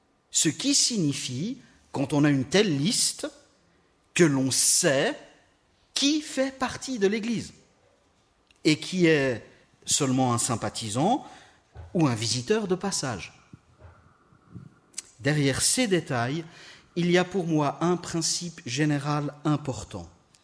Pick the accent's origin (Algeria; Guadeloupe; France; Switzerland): Switzerland; Geneva; ce frère de l'église où j'ai grandi, à Genève, à la rue de la Servette.